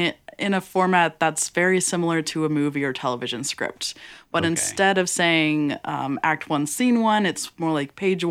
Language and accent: English; Montana, United States; also born or lived in Denver; my time growing up in Montana and then going to art school in Denver